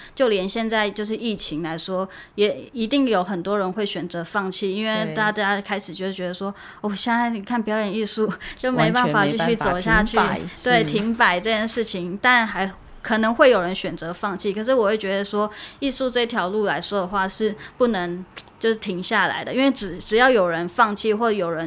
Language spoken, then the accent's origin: Chinese; Taoyuan, Taiwan; 就是算是我因为我本身是桃园人这样子，然后我们全部几乎都是因为在台中读书，